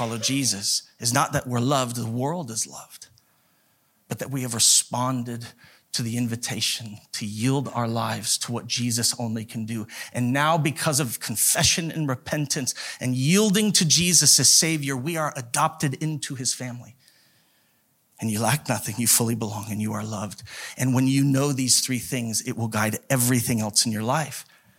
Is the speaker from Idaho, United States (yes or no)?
yes; Idaho Falls, Idaho, United States; I grew up in Idaho Falls, this smaller town, 40 to 50,000 people when I was growing up. And it was one of the larger cities in Idaho, but when you got outside of it, it was just desert.